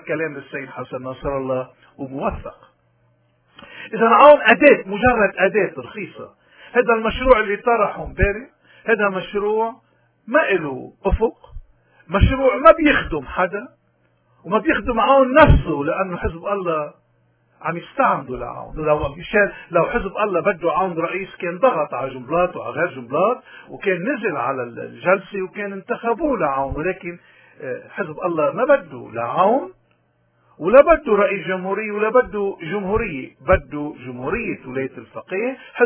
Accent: Lebanon; من هون نحن كلبنانيين اليوم ما في شيء عنا بقوينا

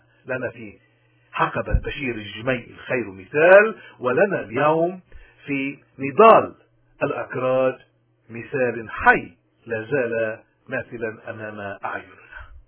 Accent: Lebanon; نحن قادرين، نحن كلبنانيين قادرين نغير

